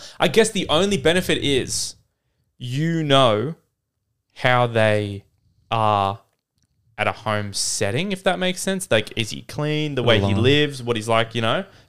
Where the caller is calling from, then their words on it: Philippines; Hi, guys. I'm a listener from the Philippines and I super love the pod.